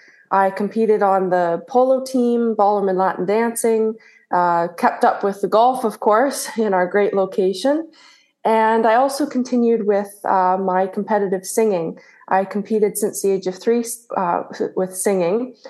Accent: Ontario, Canada; now in St Andrews, United Kingdom; I'm originally from Canada. I have grown up on a ginseng farm in Ontario, and I came to St. Andrews for university.

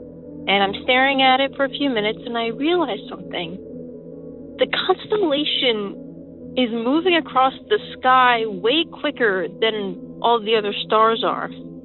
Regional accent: New York, United States; I'm from Long Island, and I had a kind of a weird experience about 2 years ago.

